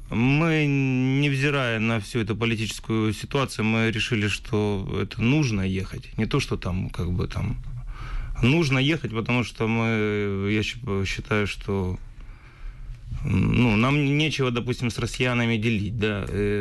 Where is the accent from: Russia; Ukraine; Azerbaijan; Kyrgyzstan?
Ukraine